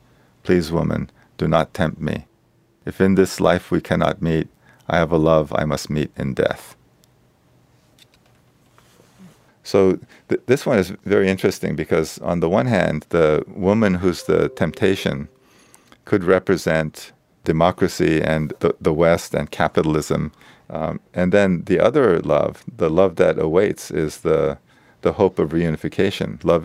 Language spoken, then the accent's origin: English; South Korea; English is a second language; When I was growing up in South Korea